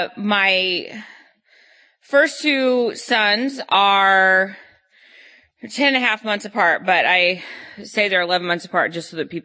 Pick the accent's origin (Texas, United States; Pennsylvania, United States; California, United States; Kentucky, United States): Texas, United States; Well, I am from Texas, so howdy. It's good to be here with y'all.